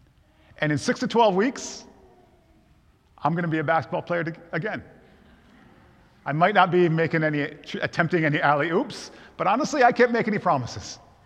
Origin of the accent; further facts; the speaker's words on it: Michigan, United States; I grew up in Michigan when the Detroit Pistons were pretty good.